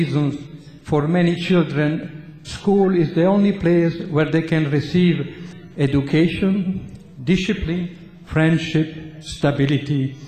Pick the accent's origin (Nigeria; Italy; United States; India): Italy; during Second World War, I was a young student growing up in Italy.